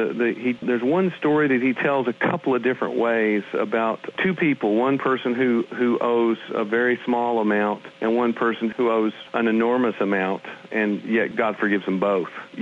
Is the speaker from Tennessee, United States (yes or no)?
yes; Nashville, Tennessee, United States; I grew up in the Southern Baptist tradition here in Nashville, Tennessee